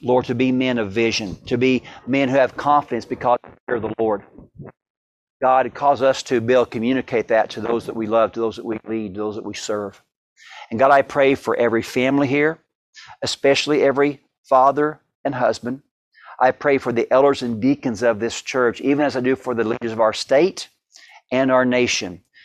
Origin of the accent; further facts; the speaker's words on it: Albion, United States; my great-grandma lived about 100 yards from the railroad tracks in my hometown of Albion.